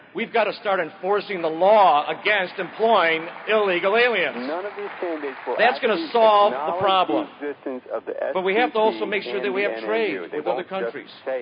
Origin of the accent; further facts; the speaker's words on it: Illinois, United States; Mr. Schlafly, I'm proud of the fact that we're both from Illinois.